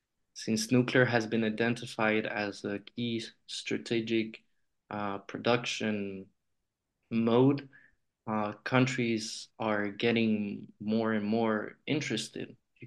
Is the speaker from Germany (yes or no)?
no; Honduras; English is a second language; moved away as an adult; now in France; So first of all, I think I could say I'm from Honduras, Central America. And I've been living in France for 10 years now.